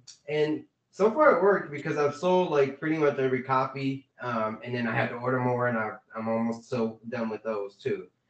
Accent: New Orleans, Louisiana, United States; now in Houston, United States; I'm from New Orleans.

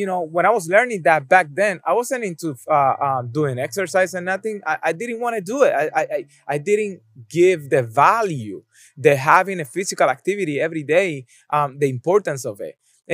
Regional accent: Puerto Rico; yo soy boricua de pura cepa

